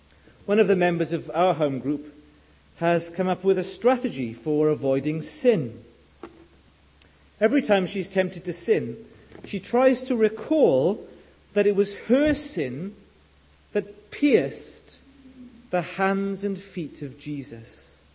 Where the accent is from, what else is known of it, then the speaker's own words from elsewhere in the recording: Wales, United Kingdom; I come from Wales. We have a lot of sheep.